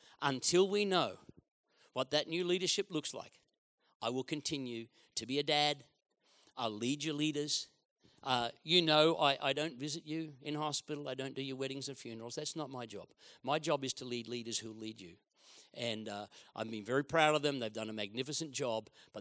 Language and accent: English; Queensland, Australia; also born or lived in Gosford; Almost all my life, I've lived in Queensland. I was born in Gosford, New South Wales. I was smuggled out of that terrible state before I was 1 year of age and I've spent the rest of my life living in Queensland